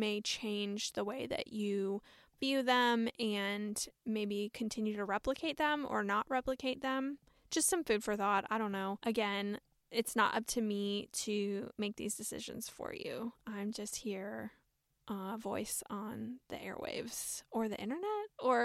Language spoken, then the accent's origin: English; United States; I know that as a girl growing up in America, I thought that the Bath and Body Works candles were just the epitome of success.